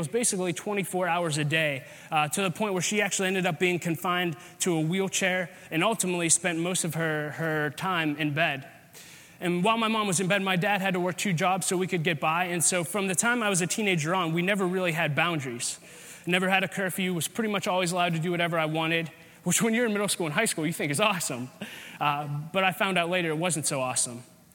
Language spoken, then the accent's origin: English; Wexford, Pennsylvania, United States; also born or lived in Bradford Woods; So I grew up in Wexford, not far from here. I grew up in Bradford Woods, and I went to North Allegheny High School.